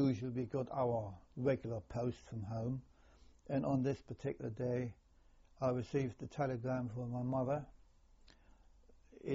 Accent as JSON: {"language": "English", "town": "Erfurt", "region": "Thuringia", "country": "Germany", "tie": "born or raised there", "second_language": "English", "said": "It is a very, very long journey from the Hela Peninsula to my hometown in Erfurt, which is more or less in the center of Germany."}